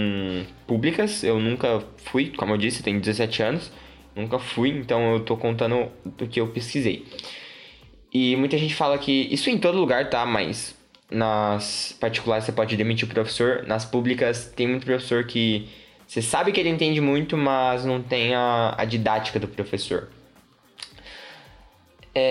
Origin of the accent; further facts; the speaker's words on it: São Paulo, Brazil; Sou do interior de São Paulo, tá, gente? Esqueci de falar isso, mas eu sou do interior de São Paulo, então se eu puxar o R, não liguem.